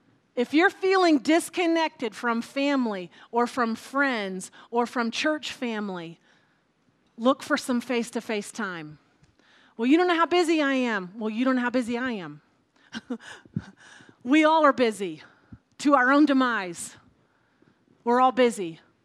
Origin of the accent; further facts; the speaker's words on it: the South, United States; because I grew up in the South where when they talked about holiness meetings